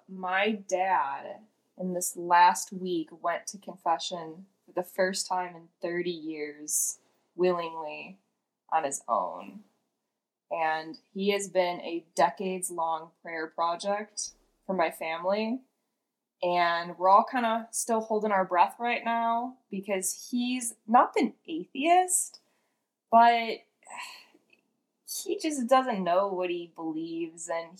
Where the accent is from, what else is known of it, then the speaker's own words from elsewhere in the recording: Illinois, United States; I'm from Illinois, and he was at St. John Cantius, which is deemed one of the most beautiful churches in the country.